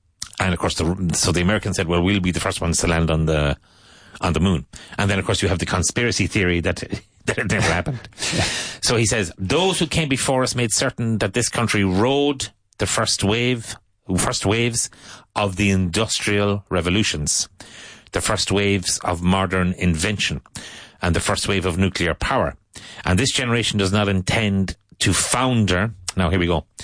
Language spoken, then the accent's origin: English; Cork, Munster, Ireland; Which is my hometown.